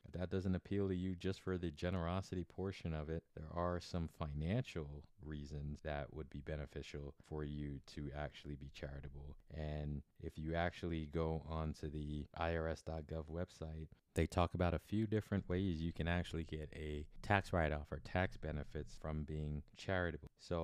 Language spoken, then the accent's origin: English; Northeast, United States; I'm from the Northeast, so I enjoy going up to New York and hanging out at one of my favorite jazz clubs, which is called the Blue Note.